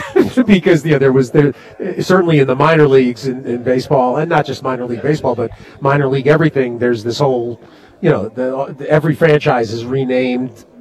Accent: Connecticut, United States; moved away as an adult; The 4-H, growing up in Connecticut, 4-H was the agricultural tie, the youth activity. Then later, when I got to upstate New York, to Colgate

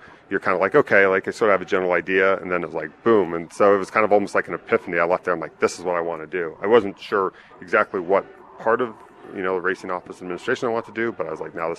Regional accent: San Jose, California, United States; San Jose, California.

